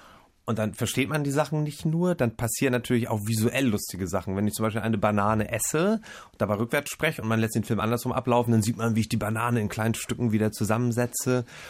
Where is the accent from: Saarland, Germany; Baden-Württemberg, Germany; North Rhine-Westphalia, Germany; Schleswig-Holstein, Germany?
Schleswig-Holstein, Germany; Stockelsdorf; Ich komme aus Stockelsdorf, ist ein kleiner Ort oben bei Lübeck.